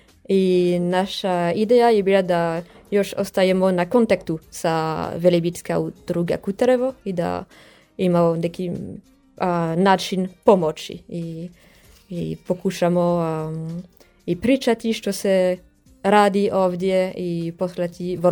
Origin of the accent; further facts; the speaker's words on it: France; Croatian is a second language; Ja sam iz Francuske.